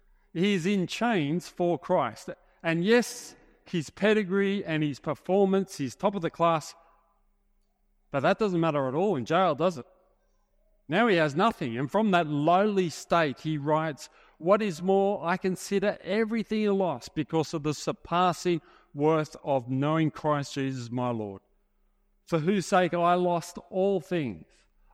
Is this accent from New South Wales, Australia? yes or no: yes; Sydney, New South Wales, Australia; born there; I was born in the Hills District of Sydney, which is a great place to be born into because it's not snobbery, but it's respectable and down to earth.